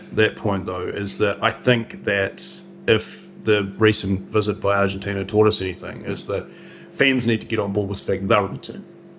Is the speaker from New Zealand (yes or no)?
yes; Wellington, New Zealand; We're from the same place. We're from Wellington in New Zealand.